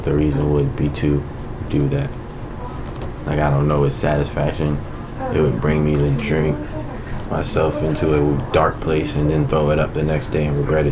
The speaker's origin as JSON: {"language": "English", "town": "Washington", "region": "District of Columbia", "country": "United States", "also_born_or_lived": "Prince George's County, Maryland", "said": "I'm from Washington, D.C., and I'm from PG County, Maryland, Shetland."}